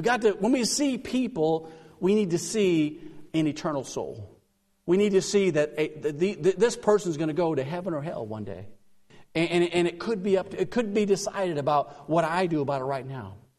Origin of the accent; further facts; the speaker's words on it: Adrian, Michigan, United States; I was in my hometown there in Adrian